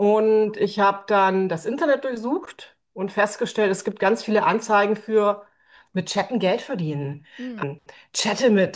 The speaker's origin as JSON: {"language": "German", "region": "Bavaria", "country": "Germany", "tie": "born or raised there", "said": "Ich bin eigentlich in Bayern groß geworden und wer Bayern kennt, weiß, dass es da sehr konservativ zugeht."}